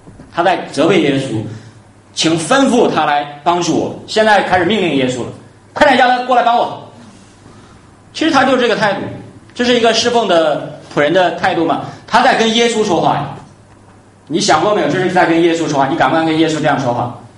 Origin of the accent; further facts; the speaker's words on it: Henan, China; accent: Henan; 放羊娃，这是我们河南话。